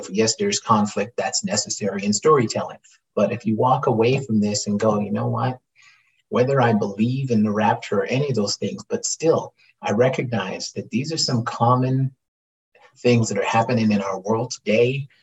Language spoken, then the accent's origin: English; Canada; I'm a Canadian actor that's working. I'm a Canadian actor on a movie set.